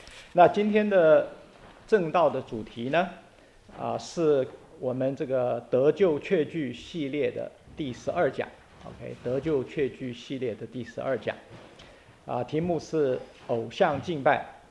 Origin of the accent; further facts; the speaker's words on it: Taiwan; 我小时候是从台湾长大的在50年代、60年代那个时候呢